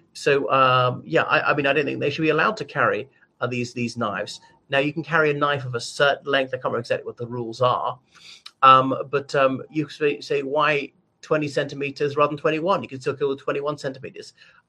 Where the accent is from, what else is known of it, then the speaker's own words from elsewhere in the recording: Ireland; from Ireland.